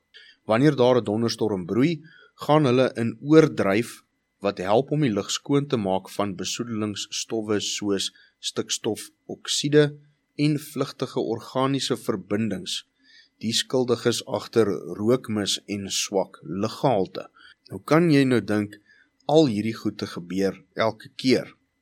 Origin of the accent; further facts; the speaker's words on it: Johannesburg, Gauteng, South Africa; ek wat groot geword het in die Hoofveld, daar in Johannesburgse wêreld